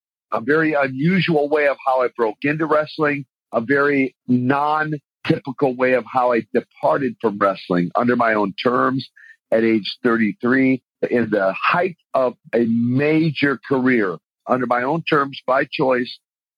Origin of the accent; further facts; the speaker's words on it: Minneapolis, Minnesota, United States; I grew up in Minnesota, good old Minnesota, up in Minneapolis, and then eventually out into the suburbs of Minneapolis.